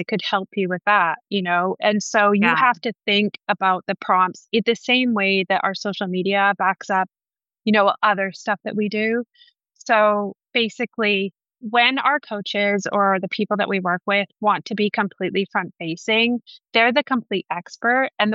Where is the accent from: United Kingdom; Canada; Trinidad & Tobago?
Canada; I'm Canadian